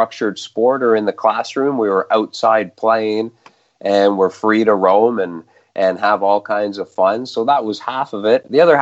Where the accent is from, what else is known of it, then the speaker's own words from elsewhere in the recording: Peterborough, Ontario, Canada; And I grew up in Ontario, small town Peterborough, in a great family.